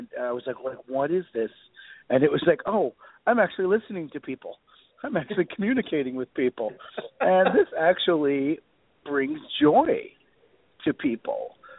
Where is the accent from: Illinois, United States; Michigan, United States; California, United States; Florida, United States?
Michigan, United States; Inkster; I grew up in Detroit, Michigan, about 20 minutes west of Detroit in a little town called Inkster.